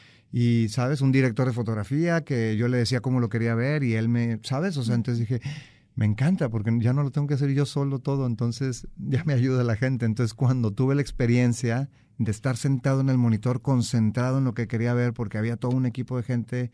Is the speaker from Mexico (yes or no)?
yes; Monterrey, Nuevo León, Mexico; Regiomontano, en 1974, en el seno de una familia muy unida, muy católica. Entonces, bueno, soy católico, soy regio, soy tigre, soy vaquero, soy Dodger.